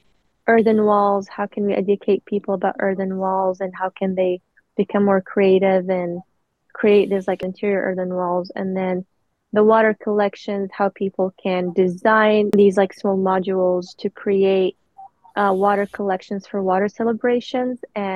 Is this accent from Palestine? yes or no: yes; Palestine; now in United States; and I am originally from Palestine. I've been in the U.S. for 10 years.